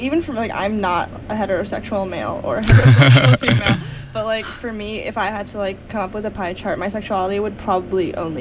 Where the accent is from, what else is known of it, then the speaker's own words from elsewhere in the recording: Hong Kong; now in California, United States; I told her I grew up in Hong Kong and like now live in California.